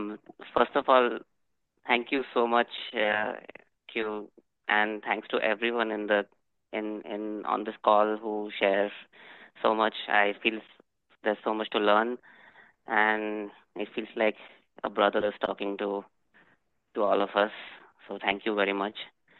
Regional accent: India; English is a second language; moved away as an adult; now in Germany; We are currently in Germany, but we are from India

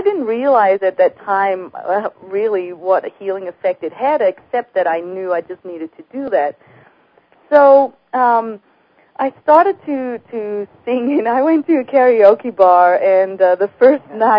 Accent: Netherlands; born there; English is a second language; the listeners are probably wondering where my accent is from. And I was born in the Netherlands

